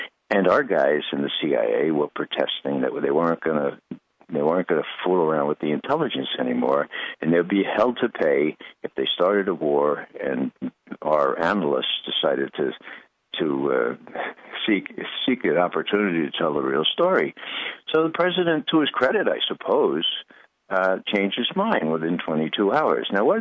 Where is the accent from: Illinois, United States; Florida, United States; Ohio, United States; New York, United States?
New York, United States; The Bronx; I come from the Bronx, right?